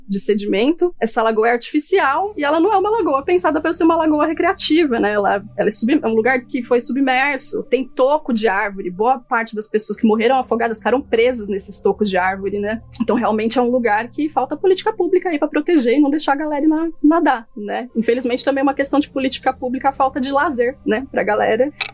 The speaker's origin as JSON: {"language": "Portuguese", "town": "Poá", "region": "São Paulo", "country": "Brazil", "said": "daqui do Alto Tietê, onde eu e o Keller, onde a gente mora, né? Eu sou de Poá, pra quem não sabe, o Keller é de Suzano."}